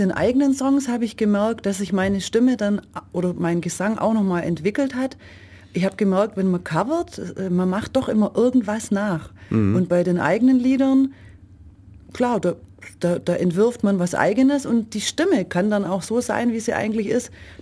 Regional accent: Langenau, Baden-Württemberg, Germany; born there; accent: Swabian; also born or lived in Saarbrücken / Düsseldorf / France; Ich bin in Langenau geboren, war dann aber schon viel in Deutschland unterwegs, also in Saarbrücken, in Düsseldorf, war dann auch ein paar Jahre in Frankreich. Aber der schwäbische Dialekt, seit ich natürlich wieder hier bin, in Ulm, Neu-Ulm, ja, das kommt sofort zurück.

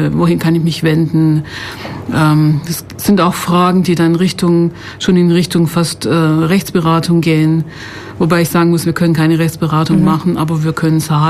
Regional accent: Esslingen, Baden-Württemberg, Germany; also born or lived in Stuttgart; now in Ulm, Germany; Nein, ich bin in Stuttgart geboren und bin in Esslingen aufgewachsen und bin jetzt allerdings, wohne seit 20 Jahren hier in Ulm.

